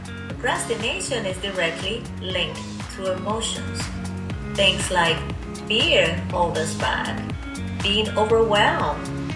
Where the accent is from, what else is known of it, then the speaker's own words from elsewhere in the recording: Colombia; born there; English is a second language; I was born in Colombia. If you've noticed, I have an accent.